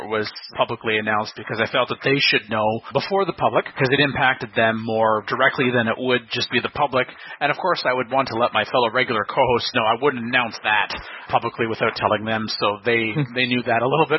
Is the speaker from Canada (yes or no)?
yes; Canada; Oh, well, hey, I'm Canadian, so, you know, I'm all for the duct tape.